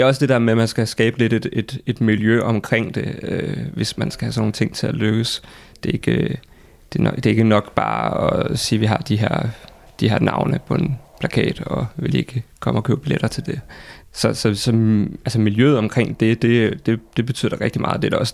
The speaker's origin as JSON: {"language": "Danish", "town": "Thy", "region": "North Denmark Region", "country": "Denmark", "said": "Det er der også noget af det, der er med til at gøre mig stolt af, hvor jeg kommer fra, at der faktisk er plads til at lave sådan noget som live i Thy, selvom det er langt væk fra alting, siger folk."}